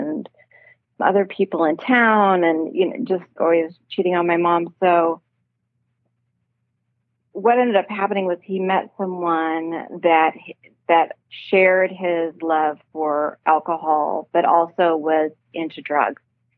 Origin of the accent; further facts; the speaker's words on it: Midwest, United States; I grew up in the Midwest, and I had an alcoholic parent.